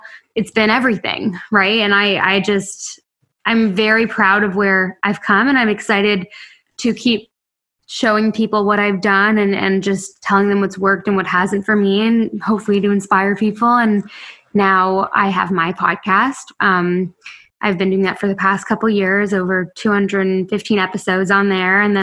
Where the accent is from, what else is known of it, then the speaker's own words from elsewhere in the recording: Toronto, Ontario, Canada; I needed to get out of my hometown. I grew up in Toronto. I needed to get out of there.